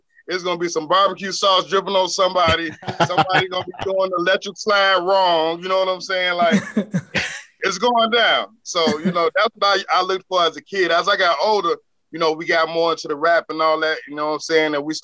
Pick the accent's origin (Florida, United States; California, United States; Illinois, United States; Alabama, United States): Illinois, United States; Chicago; we grew up in Chicago, man.